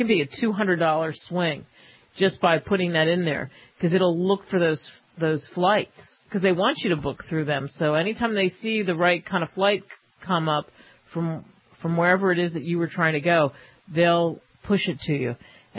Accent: Northeast, United States; So I'm from the Northeast, and you stay with family.

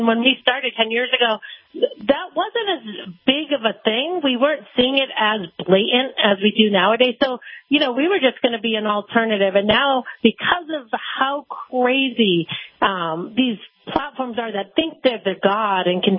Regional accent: New Hampshire, United States; Yeah, we grew up in southern New Hampshire, and a lot of our family resides up in the Northeast.

